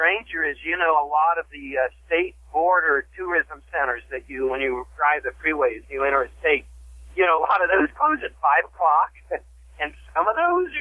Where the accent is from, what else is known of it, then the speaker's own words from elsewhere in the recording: Anderson, Indiana, United States; My hometown, Anderson, Indiana, lost 27,000 jobs. That's 7 million square feet of empty factory buildings.